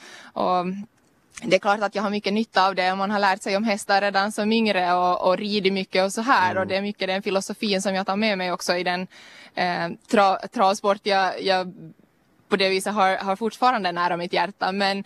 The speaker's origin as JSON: {"language": "Swedish", "country": "Finland", "lives_now": "Sweden", "said": "det har varit skönt att vara hemma i Finland också en lite längre period för en gångs skull."}